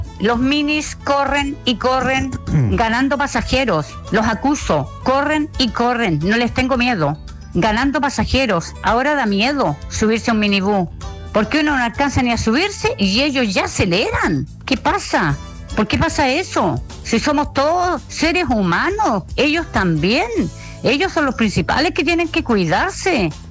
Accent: Gorbea, Araucanía, Chile; Yo soy de Gorbea, muy cerquita por acá

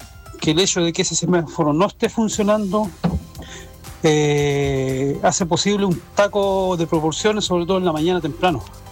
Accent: Temuco, Araucanía, Chile; Mire, yo soy de acá de Temuco.

